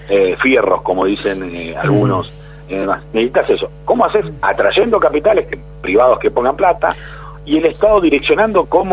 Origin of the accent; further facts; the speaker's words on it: Patagonia, Argentina; yo digo que yo soy patagónico y después soy argentino.